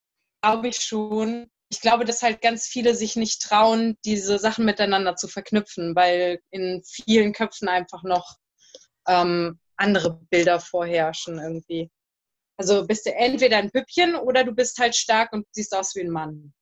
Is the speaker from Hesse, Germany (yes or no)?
yes; Marburg, Hesse, Germany; moved away as an adult; now in Vienna, Austria; Ich komme aus Marburg und da turne ich gerade rum.